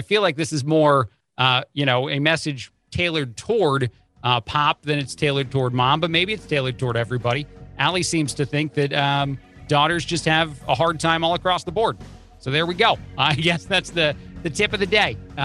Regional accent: East Coast, United States; And I am an Italian from the East Coast, so I'm curious about this

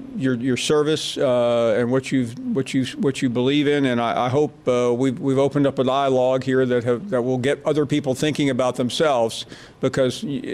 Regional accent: the South, United States; And I grew up in the South, of course I heard it.

